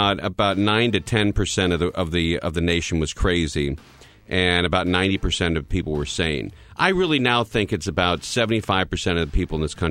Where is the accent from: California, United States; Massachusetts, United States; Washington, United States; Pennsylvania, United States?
California, United States; I grew up in the San Fernando Valley. It happened to be a fairly conservative place to grow up.